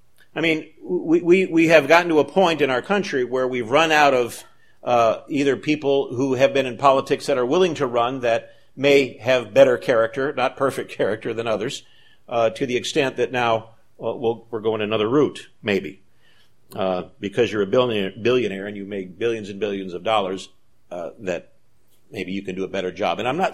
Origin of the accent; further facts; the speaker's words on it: Detroit, Michigan, United States; But I remember back in the 1960s, I grew up in Detroit in the 1960s. We had racially charged riots and burning in Detroit when I was in high school.